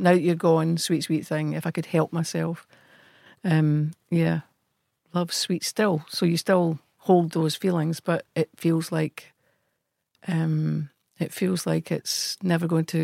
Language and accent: English; Scotland, United Kingdom; I don't think people tend to look at us or look upon myself as being Scottish.